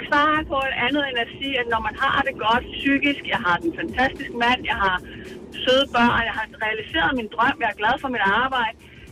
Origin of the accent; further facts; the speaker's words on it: Værløse, Capital Region of Denmark, Denmark; Jeg er fra Værløseområdet.